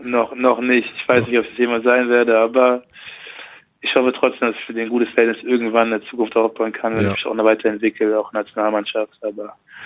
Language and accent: German; Germany; Und also ich fühle mich als Deutscher auf jeden Fall.